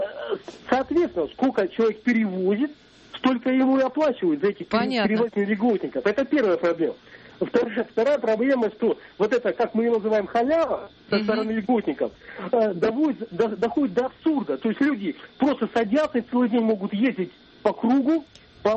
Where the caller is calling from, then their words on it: Vologda, Vologda Oblast, Russia; Вот, например, я из Вологды звоню, да?